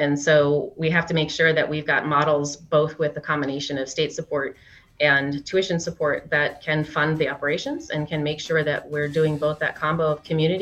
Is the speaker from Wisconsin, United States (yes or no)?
yes; Superior, Wisconsin, United States; I grew up in Superior. So UW-Superior was our heartbeat up there.